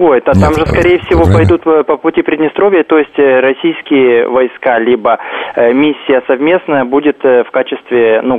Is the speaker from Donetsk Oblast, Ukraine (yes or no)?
no; Odesa, Odesa Oblast, Ukraine; Нет, я не из Киева, я из Одессы.